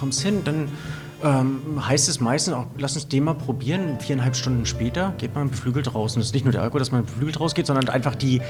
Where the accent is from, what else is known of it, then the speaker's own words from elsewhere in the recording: North Germany, Germany; weil ich im Norden groß geworden bin, ich brauche das weite Land.